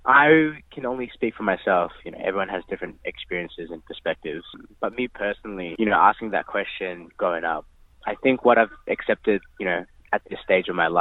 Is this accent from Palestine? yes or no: no; Philippines; Of course, I'm Filipino, you know, by blood and through my upbringing